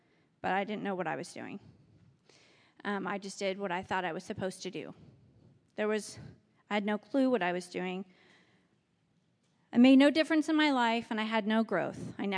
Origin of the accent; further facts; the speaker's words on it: Iola, United States; I was raised in Iola, which is just an hour and a half away